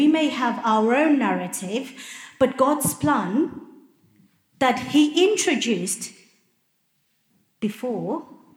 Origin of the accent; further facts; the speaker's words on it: Zimbabwe; born there; I was born in Rhodesia during what they call the Bush War.